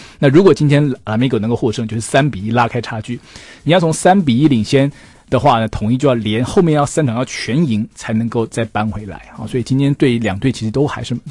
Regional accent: Taiwan; 相对于台湾奥运没有棒球，我们台湾人还是在看棒球，还是在打棒球

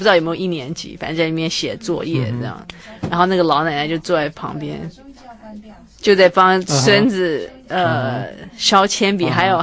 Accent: Sichuan, China; 在我们四川老家

